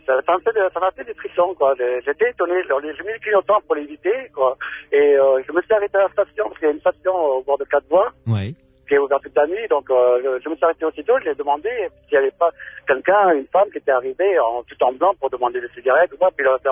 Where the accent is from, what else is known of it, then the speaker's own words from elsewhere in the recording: Brittany, France; je suis de la Bretagne, moi, j'allais livrer à Saint-Brieuc